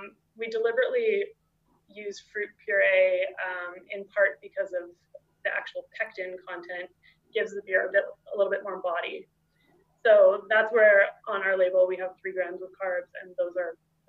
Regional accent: Vancouver, British Columbia, Canada; I was a university student at UBC. I grew up in Vancouver, and went to UBC and was doing a chemical engineering degree there.

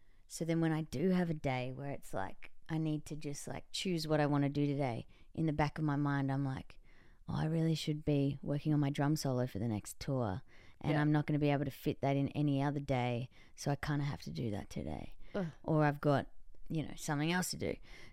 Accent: Australia; Because obviously being an Aussie artist, you can get stuck just being an Australian artist.

